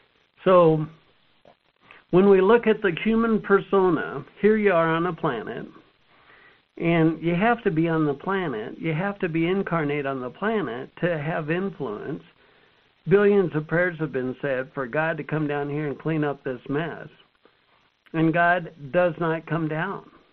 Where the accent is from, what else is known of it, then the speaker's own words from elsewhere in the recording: Utah, United States; All right, I grew up in the United States, small town in Utah.